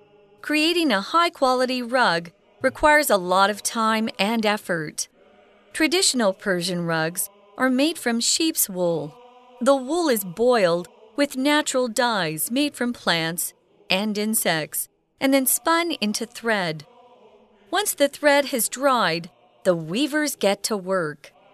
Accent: United States; Which, when I grew up, you know, and I'm American, a carpet was actually, you know, the floor covering that would go from wall to wall.

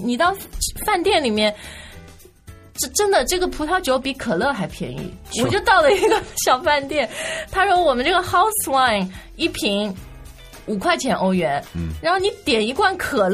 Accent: China; 所以就很适合我们中国人。

